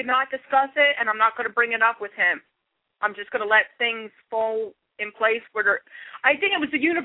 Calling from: Philadelphia, Pennsylvania, United States; Philadelphia, PA.

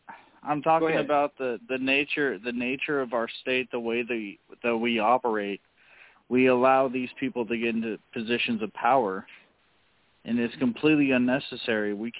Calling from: Chicago, Illinois, United States; from Chicago. How are you guys doing?

